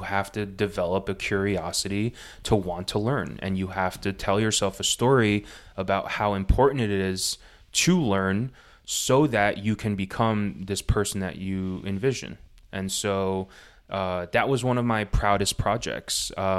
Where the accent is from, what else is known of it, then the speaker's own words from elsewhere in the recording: New Jersey, United States; I was born and raised in Jersey. All my best friends live there. My family lives there.